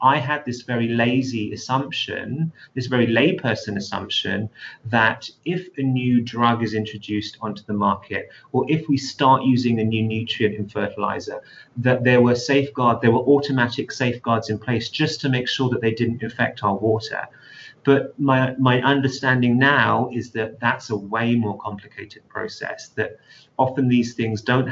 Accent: London, United Kingdom; I'm very much a city person. I'm from London, England, originally.

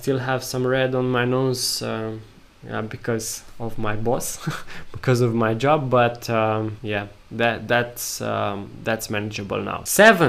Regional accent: Romania; English is a second language; Unfortunately, my home country, Romania, in Eastern Europe, I don't find so many videos still online about people doing it

